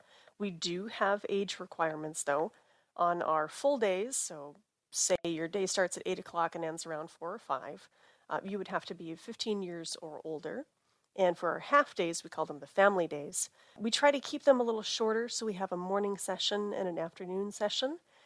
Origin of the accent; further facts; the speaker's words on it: Fargo-Moorhead, United States; I grew up in the Fargo-Moorhead area, which is in the middle of the Red River Valley, and it is a terrible, terrible place to look for fossils.